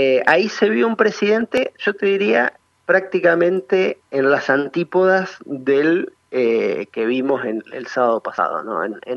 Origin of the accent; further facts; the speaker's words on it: Santa Fe, Argentina; soy santafesino, o sea, tengo un problema de identidad